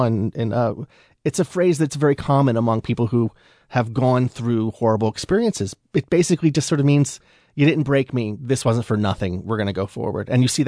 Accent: the South, United States; I find that sometimes as a Southerner, even as I was doing this book

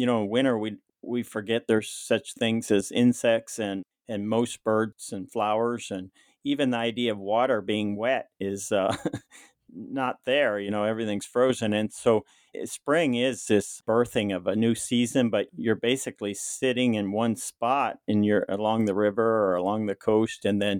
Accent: Alaska, United States; It's not my hometown. I grew up about 150 river miles east of here. Then the closest village was the Inupiaq village of Ambler, a couple hundred people, about 25 miles from the sod igloo where I was born and raised.

